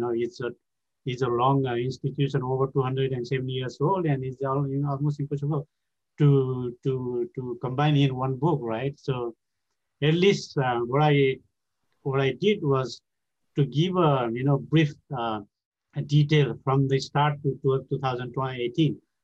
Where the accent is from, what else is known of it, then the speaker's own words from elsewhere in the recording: Nepal; English is a second language; So I came from, I come from the Midwestern part of Nepal, which is the heartbeat of the Gurkha. So every village there is a Gurung village.